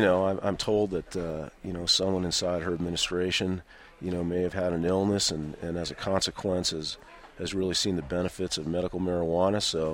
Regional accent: Floyd, New Mexico, United States; And, you know, I'm from Floyd, New Mexico

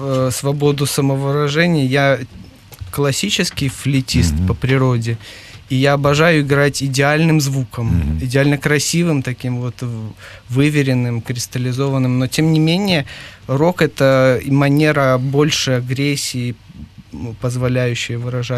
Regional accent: Belarus; moved away as an adult; я з Білорусі, ага. Я приїхав, я жив там 27 лет, і мой перший дитячий садик був в домі, де жив

